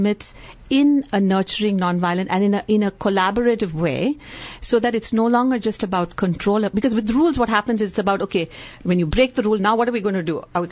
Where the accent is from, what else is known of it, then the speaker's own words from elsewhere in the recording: India; it's very hard as an Indian, especially as an Indian parent, to remove from this whole.